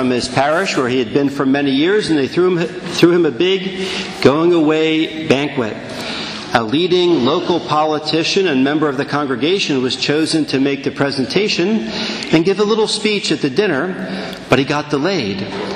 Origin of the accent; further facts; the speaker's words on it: Leesburg, United States; I come from Leesburg, where I was for almost 5 years.